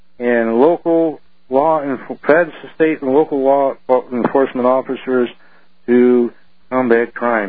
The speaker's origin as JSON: {"language": "English", "town": "Rochester", "region": "New York", "country": "United States", "said": "And then in New York, there was up here in Rochester, I'm from Rochester"}